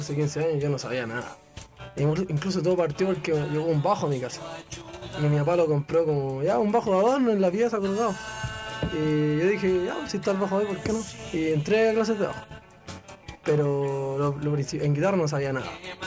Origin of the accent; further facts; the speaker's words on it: Maipú, Santiago Metropolitan, Chile; yo siempre me voy a acordar de que nací en Maipú, uh-huh, y que crecí acá. Y a donde voy nunca se me olvida que soy de Maipú.